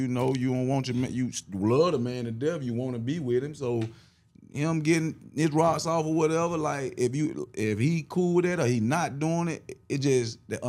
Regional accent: Douglas, Georgia, United States; I'm from Douglas, Georgia, South.

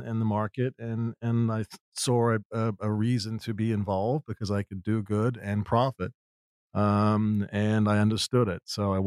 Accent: New Zealand; I grew up in New Zealand. I've been on my own since I was 15, building businesses, was in entertainment for many years in the music business.

